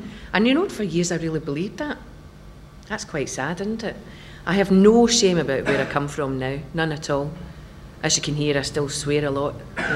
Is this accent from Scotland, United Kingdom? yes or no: yes; Glasgow, Scotland, United Kingdom; accent: Glaswegian; now in London, United Kingdom; and I've been here for about 21 years now. As you can tell, I've lost my Glaswegian accent.